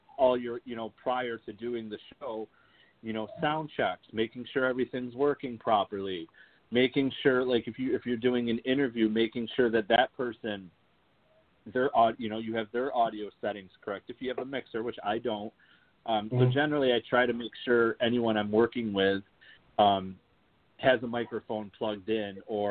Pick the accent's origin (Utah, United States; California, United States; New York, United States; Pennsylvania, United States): New York, United States; Oswego; It's a local company here in my hometown.